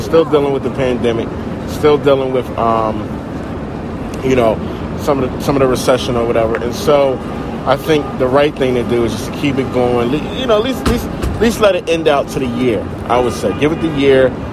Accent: Philadelphia, Pennsylvania, United States; I'm from Southwest Philly.

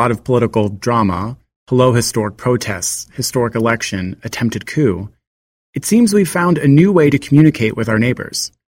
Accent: Philadelphia, Pennsylvania, United States; Growing up in Fishtown, my family was a seasonal holiday window type.

